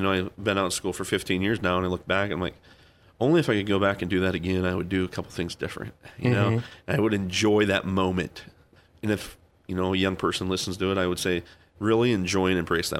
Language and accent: English; Carroll, United States; Grew up in Carroll, 641 San Salvador.